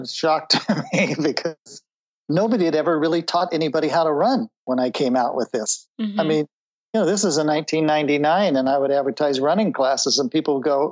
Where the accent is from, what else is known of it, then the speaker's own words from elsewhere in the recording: Boulder, Colorado, United States; I grew up in Boulder, Colorado, so I was used to running lots of trails and long distances, but I've always been fascinated by Tai Chi because I'm half Chinese.